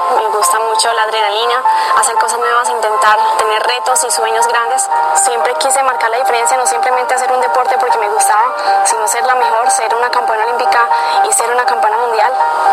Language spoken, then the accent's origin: Spanish; Medellín, Antioquia, Colombia; born there; soy campeona mundial de bicicross, nací en Medellín, Colombia, en 1991. Al haber nacido en Antioquia y Medellín